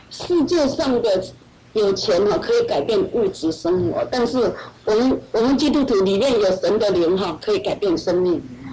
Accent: Taiwan; now in United States; 我是台湾来哈，我来美国快20年，那我信主14年

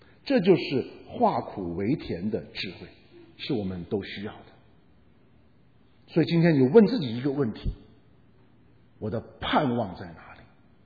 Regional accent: Guangdong, China; 特别是南方啊，因为我是广东长大，所以我常常讲广东的例子。

